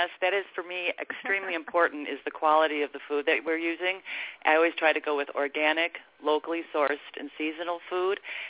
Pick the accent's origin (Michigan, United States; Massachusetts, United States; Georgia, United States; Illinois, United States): Illinois, United States; Naperville; When I grew up in Naperville, it was a farm town.